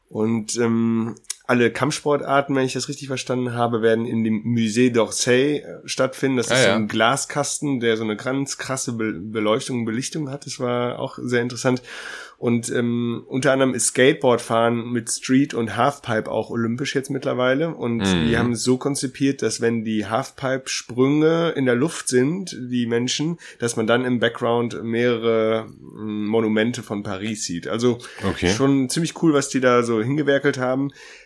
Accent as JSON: {"language": "German", "region": "North Rhine-Westphalia", "country": "Germany", "said": "Ich komme ja eigentlich aus NRW"}